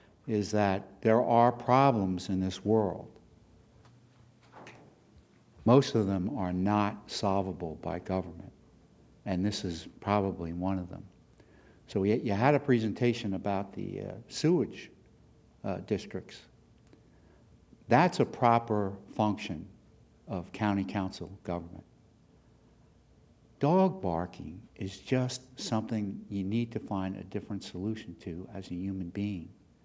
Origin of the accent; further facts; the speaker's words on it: Bethany Beach, Delaware, United States; from Bethany Beach, Delaware, and I'm speaking against the ordinance.